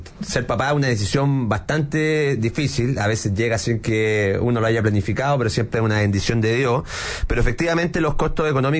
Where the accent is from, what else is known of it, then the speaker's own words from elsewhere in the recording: Valparaíso, Chile; now in Santiago, Chile; yo soy de la Quinta Región, llegué a Santiago, no tengo familia en Santiago, toda mi familia y redes de apoyo están en la Quinta Región